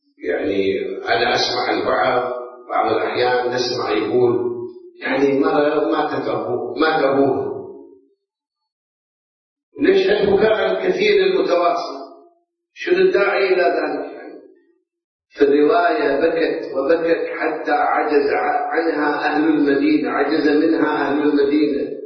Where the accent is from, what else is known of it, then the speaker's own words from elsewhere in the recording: Karbala, Karbala Governorate, Iraq; moved away; أنا ابتعدت عن مدينتي، عن كربلاء، عن بلد الحسين 35 سنة، من سنة 76 إلى سنة 2004-2005.